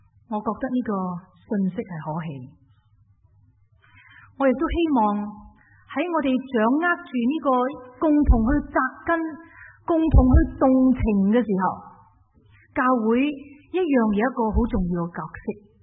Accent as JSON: {"language": "Chinese", "country": "China", "said": "我不相信作为一个中国人不愿意见到中国统一的。"}